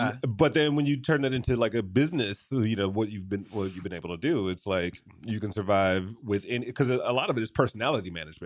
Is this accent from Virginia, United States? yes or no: no; Michigan, United States; I mean, look, I grew up in Michigan and I remember a caddy